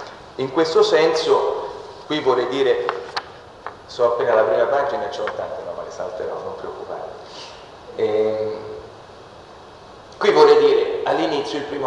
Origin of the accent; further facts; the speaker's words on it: Rome, Lazio, Italy; adesso lo dico, da romano